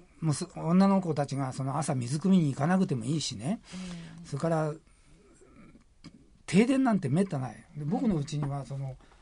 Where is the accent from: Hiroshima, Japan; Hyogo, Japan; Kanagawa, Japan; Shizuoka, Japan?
Shizuoka, Japan; 僕は静岡生まれで静岡育ちなんですけど、静岡大好きなんですよ、